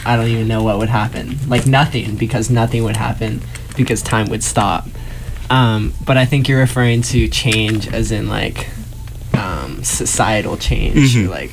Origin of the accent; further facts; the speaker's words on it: California, United States; I'm from California, and I'm really excited to be here.